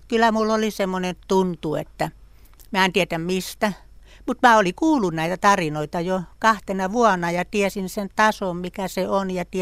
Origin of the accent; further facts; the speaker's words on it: Karelia, Finland; Mä olen karjalainen ja isä oli karjalainen.